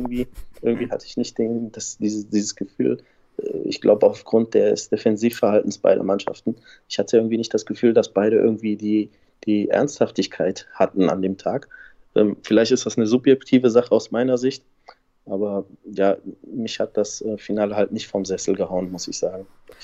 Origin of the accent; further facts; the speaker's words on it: Stuttgart, Baden-Württemberg, Germany; born there; Stuttgart als Gastgeber ist natürlich eine super Stadt. Ist meine Geburtsstadt